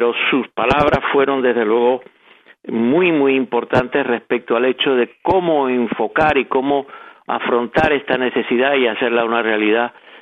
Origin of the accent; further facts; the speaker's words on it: Cuba; somos cubanos, pero vamos, no somos muy distintos necesariamente a los venezolanos